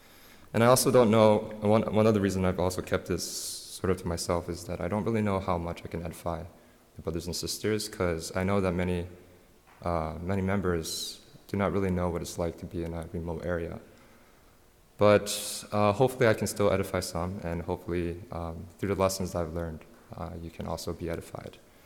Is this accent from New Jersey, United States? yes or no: yes; New Jersey, United States; born there; now in Washington, D.C., United States; I was born in New Jersey, and I eventually went to the University of Illinois for college, and now I'm in the Washington, D.C. area for graduate school.